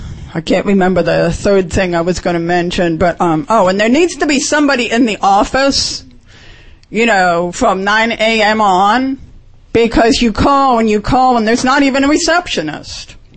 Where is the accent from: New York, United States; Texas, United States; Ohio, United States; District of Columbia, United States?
District of Columbia, United States; Washington; now in Baltimore, United States; I grew up in the Washington area, but I didn't start listening to PFW until I moved to Baltimore